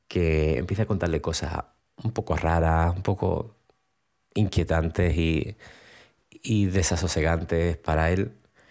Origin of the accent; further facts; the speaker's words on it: Cádiz, Andalusia, Spain; Yo vengo os he dicho de Cádiz